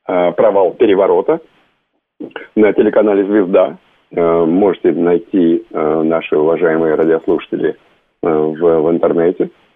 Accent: Kupavna, Moscow Oblast, Russia; я из Купавны, и я прекрасно помню, мне было 10 лет, но это было такое событие для мальчишки из Купавны

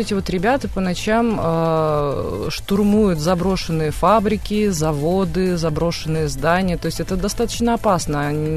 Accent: Yekaterinburg, Sverdlovsk Oblast, Russia; в моем родном городе, вот Екатеринбург, Урал

